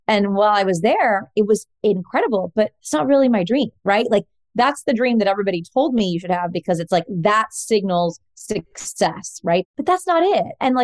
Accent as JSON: {"language": "English", "town": "Fort Worth", "region": "Texas", "country": "United States", "tie": "born or raised there", "said": "so I grew up in Fort Worth, Texas. I'm a Texan like Joseph. And, you know, I grew up in a very traditionally Mexican family. I'm half Mexican, half Puerto Rican."}